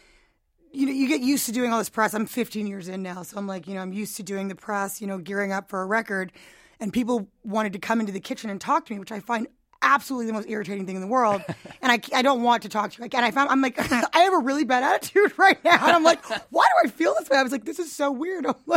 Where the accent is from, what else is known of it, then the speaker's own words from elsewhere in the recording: New York, United States; just being in New York is great, so it's kind of, you know, I mean, it is my hometown, it's my stomping ground.